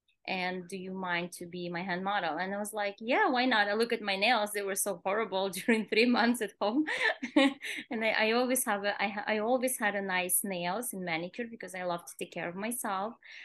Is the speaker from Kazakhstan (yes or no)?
yes; Kazakhstan; English is a second language; moved away as an adult; now in New York City, United States; I am originally from Kazakhstan. I live in US about 9 years, and about 6.5 years I live in New York City.